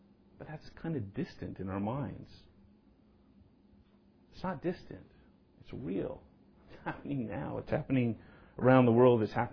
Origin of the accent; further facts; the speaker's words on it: Washington, United States; In Washington, my home state